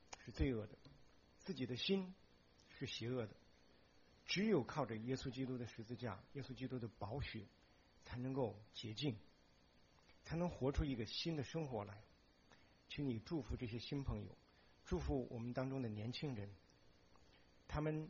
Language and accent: Chinese; China; 我们身为中国人